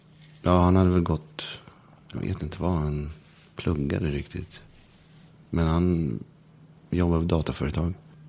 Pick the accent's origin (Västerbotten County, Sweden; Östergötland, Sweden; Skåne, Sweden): Östergötland, Sweden; Linköping; also born or lived in Stockholm; för att vi kom ju från Stockholm. Vi flyttade till Linköping när jag var ett år. Och först bodde vi någon länge. Vi bodde i lägenhet då. I Berga heter det. På Lillgårdsgatan. Där bodde vi kanske 3 år.